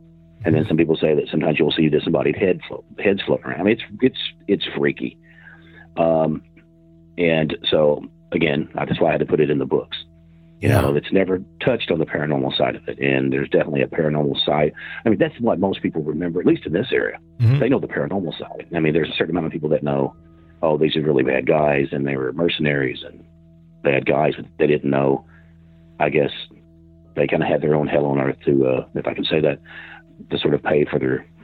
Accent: Princeton, Kentucky, United States; And that's my hometown.

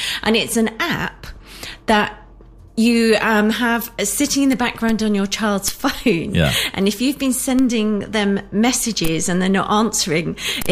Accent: West Midlands, United Kingdom; accent: Brummie; I'm getting my Brummie accent back.

